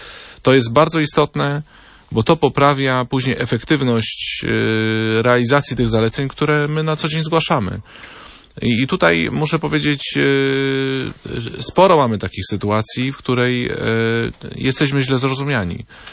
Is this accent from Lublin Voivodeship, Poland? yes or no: no; Wrocław, Lower Silesian Voivodeship, Poland; ja jestem z Wrocławia, co prawda